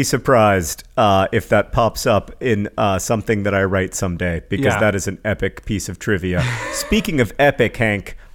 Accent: Venezuela; I was born and raised in Venezuela, and as a proud Venezuelan

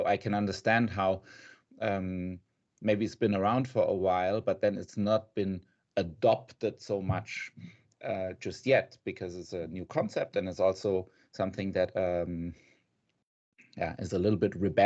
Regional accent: Germany; moved away as an adult; also born or lived in Hong Kong; now in Singapore; I'm half German, half Argentinian. I grew up in Germany with an Argentinian dad and a German mom. But I've lived in Asia since 2009.

